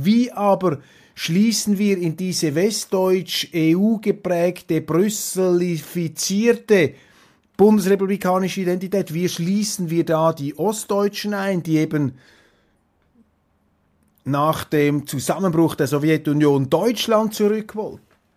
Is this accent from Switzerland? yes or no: yes; Switzerland; Und für mich als Schweizer, als ehemaliger Politiker, ehemaliger Parlamentarier